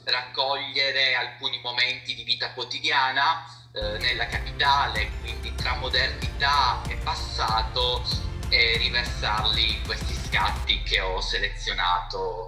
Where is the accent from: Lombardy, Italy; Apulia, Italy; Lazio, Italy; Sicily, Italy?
Sicily, Italy; La Sicilia, sì, forse non l'ho detto, però è la Sicilia.